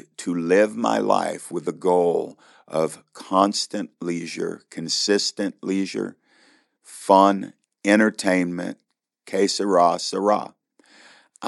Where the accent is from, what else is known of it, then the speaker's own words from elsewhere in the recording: Georgia, United States; you can watch every Tuesday night on WATC Channel 57 here in my home state of Georgia.